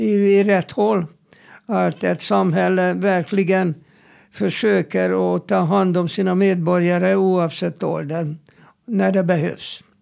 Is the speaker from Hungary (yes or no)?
yes; Hungary; samhällen som jag kom ifrån, Ungern, där man har pensionerat folk, män vid 60 och kvinnor 55 års ålder